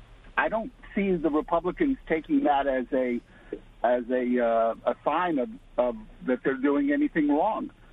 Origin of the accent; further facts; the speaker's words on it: Tucson, Arizona, United States; moved away as an adult; now in New Jersey, United States; I grew up in Tucson. I've been living in New Jersey for almost 40 years there, but I still have family in Tucson.